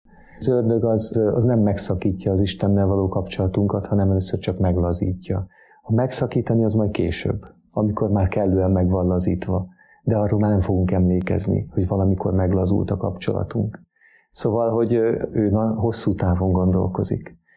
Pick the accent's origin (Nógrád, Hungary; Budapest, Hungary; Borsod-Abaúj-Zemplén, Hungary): Nógrád, Hungary; Salgótarján; born there